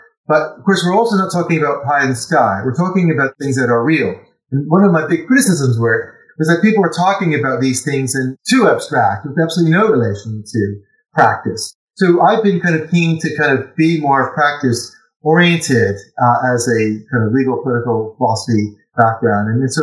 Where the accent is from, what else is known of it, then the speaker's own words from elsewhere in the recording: Litchfield, Connecticut, United States; The oldest law school in America is not far from my hometown, Litchfield.